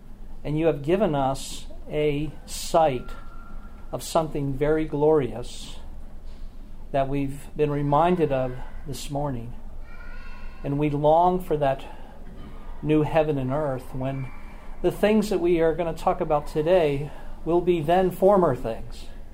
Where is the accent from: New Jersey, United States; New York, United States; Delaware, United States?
New Jersey, United States; My own background is I grew up in New Jersey, Jersey Shore, and you know, that's before there was ever an MTV show.